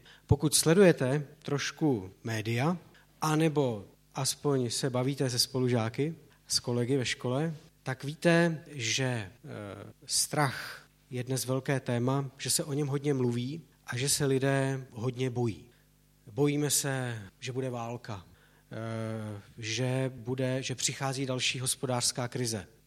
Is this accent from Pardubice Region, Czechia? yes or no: yes; Litomyšl, Pardubice Region, Czechia; Pocházím z Litomyšle, tam i teď s manželkou a těmi dětmi tedy žijeme a do Prahy dojíždím učit. Jsem kazatelem v církvi bratrské